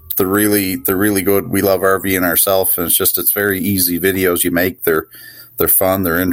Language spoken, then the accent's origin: English; Nova Scotia, Canada; I'm from Nova Scotia, Canada, and I'm not sure if you've ever heard before, but I also live in Cape Breton. It's a part of Nova Scotia